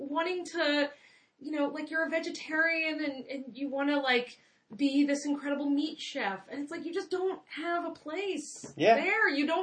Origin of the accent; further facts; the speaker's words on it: Delaware, United States; Like, Mike Castle from my home state of Delaware